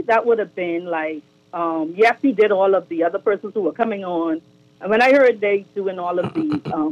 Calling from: North Carolina, United States; I'm actually calling from North Carolina.

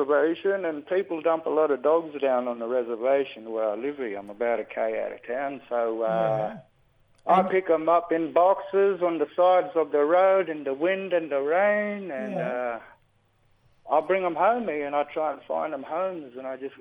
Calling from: Bourke, New South Wales, Australia; I'm in Burke here.

